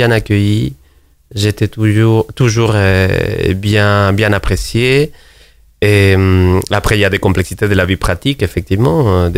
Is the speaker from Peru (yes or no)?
yes; Peru; French is a second language; moved away as an adult; now in France; bientôt, j'aurai 8 ans en France, en étant mon pays d'origine, le Pérou. Alors, c'est beau pays des Andes et des Incas.